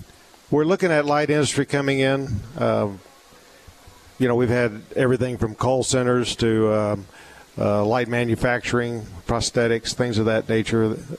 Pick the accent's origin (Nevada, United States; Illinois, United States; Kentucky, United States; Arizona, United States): Arizona, United States; Prescott; So I was raised in Prescott, This is my hometown. I graduated from high school here, and then later on I got drafted out of here, too, for the Vietnam War.